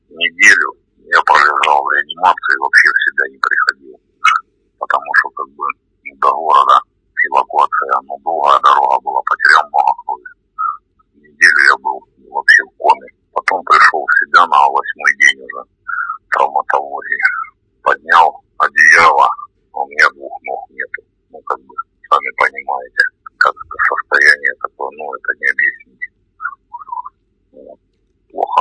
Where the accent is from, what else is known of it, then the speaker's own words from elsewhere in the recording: Donbas, Ukraine; also born or lived in Bryansk; Потом мне было лет 5, родители переехали сюда, на Донбасс, то есть отец работать на шахты.